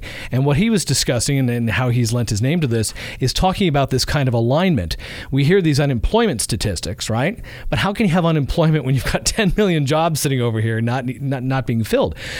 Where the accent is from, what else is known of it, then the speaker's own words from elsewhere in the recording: East Coast, United States; So I looked at these Eastern schools. I grew up on the East Coast, and they were all private schools